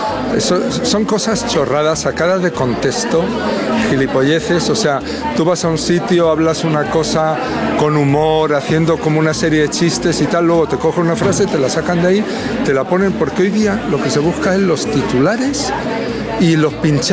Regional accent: Spain; Por supuesto que soy español y me encanta este país, su cultura y la gente y tal.

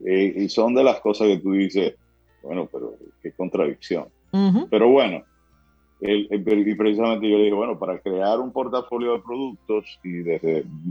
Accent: Dominican Republic; si a usted le molesta mi acento, que no debiera molestarle, porque mi origen real y efectivamente yo soy dominicano. Y tengo la nacionalidad porque en algún momento de la vida viví en los Estados Unidos

